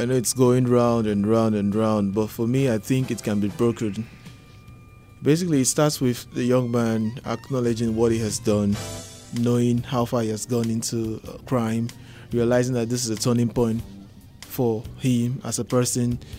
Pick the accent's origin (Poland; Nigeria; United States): Nigeria; the reality we face as young people growing up in this kind of country, growing up in Nigeria.